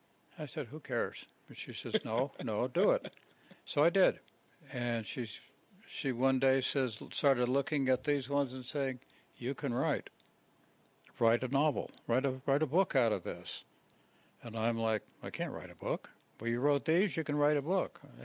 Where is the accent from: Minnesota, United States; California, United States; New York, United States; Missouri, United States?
California, United States; San Jose; born there; moved away as an adult; also born or lived in Reno; now in Las Vegas, United States; Well, I was born in San Jose, California. Lived in Santa Clara County up until 70s, almost the 80s.